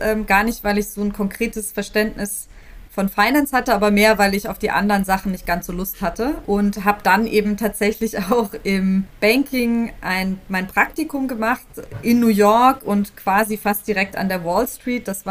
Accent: Mexico; accent: Mexican Spanish; Man muss dazu sagen, mein spanischer Akzent ist eben ein mexikanischer Akzent.

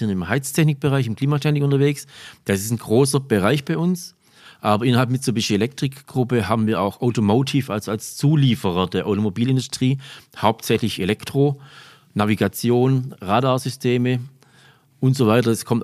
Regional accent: Reichenbach an der Fils, Baden-Württemberg, Germany; now in Hochdorf, Germany; Ich bin hier in der Region aufgewachsen, über den Schurwald drüber. Wir sind jetzt hier im schönen Remstal. Ich komme aus dem Filztal, Reichenbach-Filz, wohne jetzt in Hochdorf.

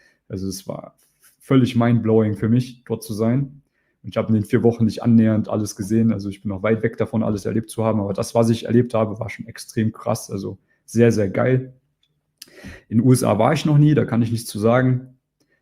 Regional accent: East Germany, Germany; Ich bin halt ein Ostdeutscher. Wir sind halt anders drauf. Wir sind so ein bisschen rougher, so ein bisschen rauer

